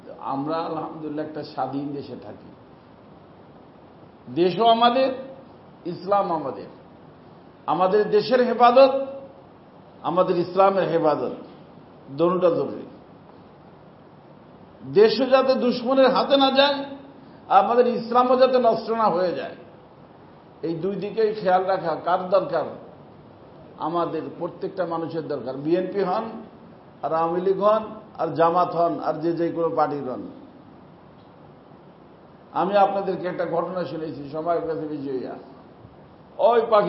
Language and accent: Bangla; Bangladesh; আমি বাংলাদেশি, আমি কি মুসলমান 1 নম্বরে, 2 নম্বরে বাংলাদেশি